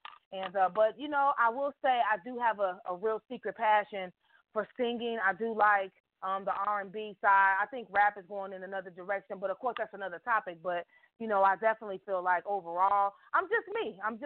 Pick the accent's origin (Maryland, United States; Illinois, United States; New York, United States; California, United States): Illinois, United States; Chicago; I'm definitely from the southwest side of the city of Chicago.